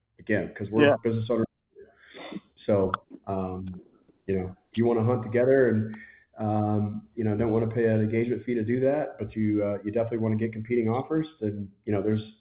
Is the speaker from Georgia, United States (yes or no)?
no; Mississippi, United States; now in Scottsdale, United States; I'm from Mississippi. But I live in Scottsdale now, Arizona.